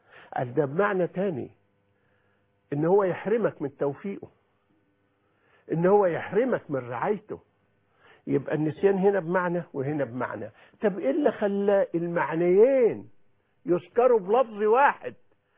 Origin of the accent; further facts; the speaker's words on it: Egypt; بمثل شائع جدا عارفين عندنا في مصر